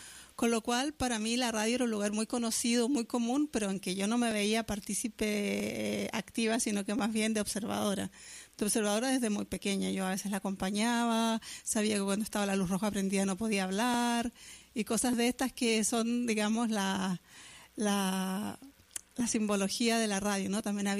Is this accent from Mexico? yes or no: no; Chile; porque soy chilena y me tocó vivir en dictadura